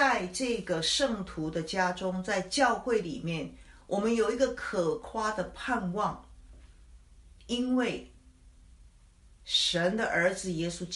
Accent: China; 因为我们中国人应该最有这种观念，认祖归宗。

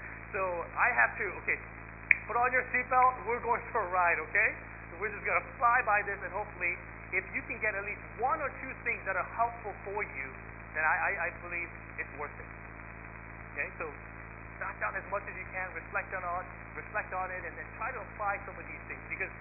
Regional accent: United States; a lot of us growing up in American evangelical churches lack. And one of the things that I am very thankful for, especially for my Korean Christian heritage, is this tradition of prayer.

